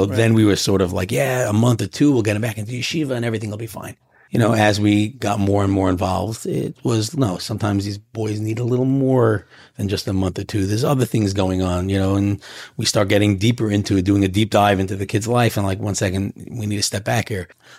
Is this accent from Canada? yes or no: no; Borough Park, New York, United States; So I grew up in Borough Park, small little town in New York.